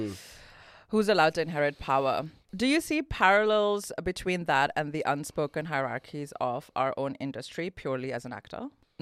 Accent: Patiala, Punjab, India; It's located in Patiala, which is my hometown.

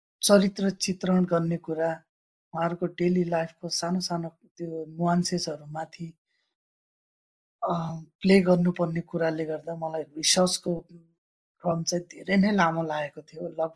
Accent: Karnali Province, Nepal; म आफैले अब कर्णालीकै, म त्यहीँ जन्मे हुर्किएको भए पनि

